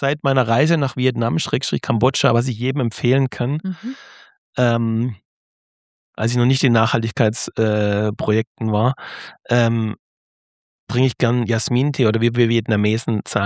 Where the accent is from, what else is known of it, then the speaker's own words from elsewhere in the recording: Vaihingen an der Enz, Baden-Württemberg, Germany; Ich komme aus Vaihing an der Enns, wo es Ensingen gibt